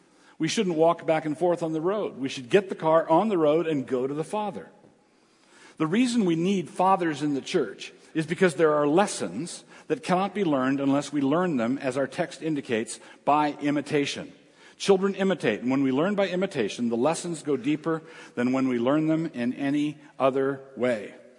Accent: Annapolis, Maryland, United States; I grew up in Annapolis, Maryland.

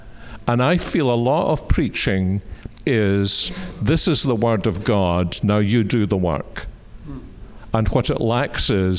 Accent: Scotland, United Kingdom; So we're Scottish, we are a golfing family.

